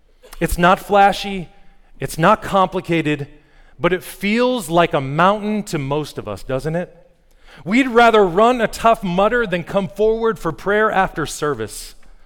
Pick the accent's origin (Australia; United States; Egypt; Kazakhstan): United States; Las Vegas, Nevada; I grew up in Las Vegas, and I remember trying out in high school for the football team in August in 113-degree heat.